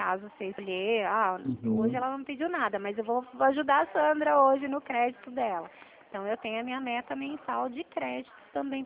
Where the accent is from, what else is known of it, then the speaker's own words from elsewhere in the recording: São Paulo, Brazil; por isso que o meu número fica DDD19, que eu sou aqui do interior de São Paulo.